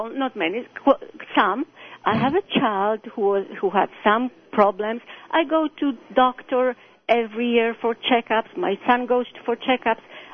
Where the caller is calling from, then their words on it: Toronto, Ontario, Canada; Yeah, I'm calling from Toronto, Canada. Mm-hmm. I've lived in Canada for 25 years.